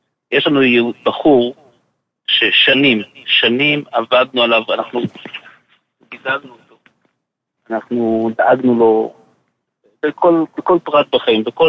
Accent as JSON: {"language": "Hebrew", "town": "Jerusalem", "region": "Jerusalem District", "country": "Israel", "said": "אני מירושלים"}